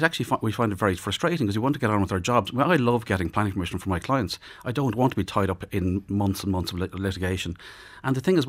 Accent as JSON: {"language": "English", "region": "Leinster", "country": "Ireland", "said": "Like, I'm from Meath originally."}